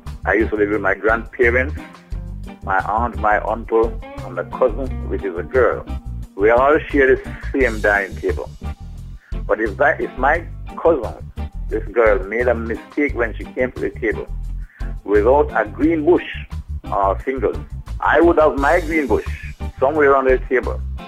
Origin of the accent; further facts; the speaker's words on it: Mount Ogle, Saint Andrew, Jamaica; I'm from Mount Ogle in St. Andrews.